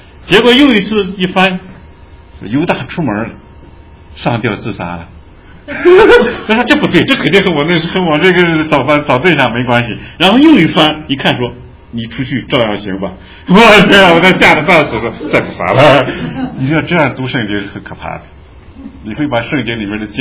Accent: China; 今天我们中国人里面这个状况呢发生一些变化

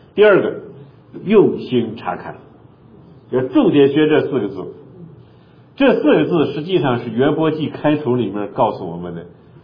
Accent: China; 我们中国人结婚的时候写的最多的春联是什么？

